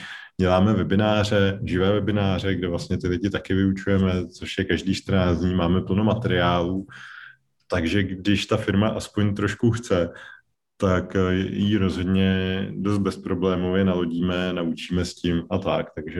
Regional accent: Nymburk, Central Bohemian Region, Czechia; now in Prague, Czechia; Teď jsem z Prahy, jsem teda na plavenina, no už usazení na po 10 letech, ale jsem z Nymburka a na univerzitu jsem teda chodil do Pardubic

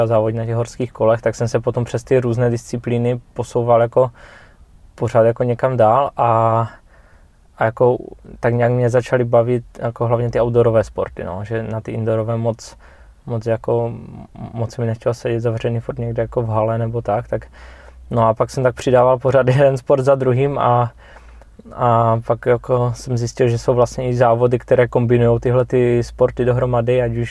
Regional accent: Ostrava, Moravian-Silesian Region, Czechia; Jelikož jsem z Ostravy, tak jako nejblíž mám Beskydy.

